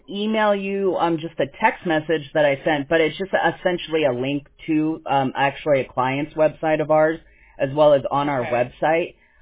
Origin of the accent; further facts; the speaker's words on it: California, United States; born there; because I was born in California, right? So I've always lived here